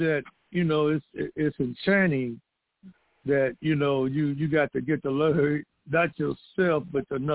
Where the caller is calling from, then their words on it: Gary, Indiana, United States; I'm calling from Gary, Indiana.